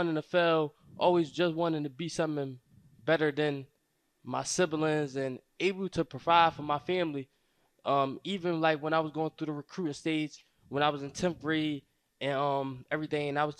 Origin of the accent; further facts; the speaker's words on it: Philadelphia, Pennsylvania, United States; I'm from North Philadelphia. I went to Roman Catholic. I graduated from Roman Catholic. And my family, not so big. I grew up near like Temple Dale, North Philly.